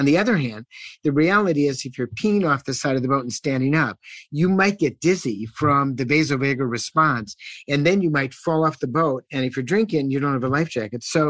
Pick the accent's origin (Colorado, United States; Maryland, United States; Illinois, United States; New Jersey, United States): Illinois, United States; Chicago; But I'm a city boy. I grew up in Chicago.